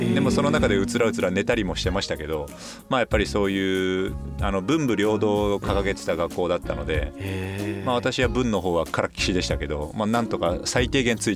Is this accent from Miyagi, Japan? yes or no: yes; Sendai, Miyagi, Japan; まあ、ちょっと地元の仙台